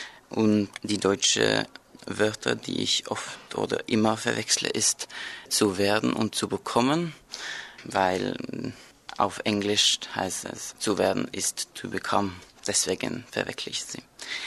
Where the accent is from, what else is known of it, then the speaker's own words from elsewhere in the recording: Norway; German is a second language; Ich komme aus Norwegen und ich bin in 1997 geboren.